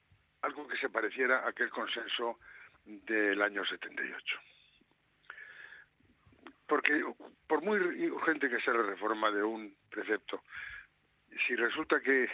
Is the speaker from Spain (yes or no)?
yes; Spain; yo me siento español y me siento de todas las regiones. Naturalmente, de la que aquella que me vio nacer, pues sería un poquito más.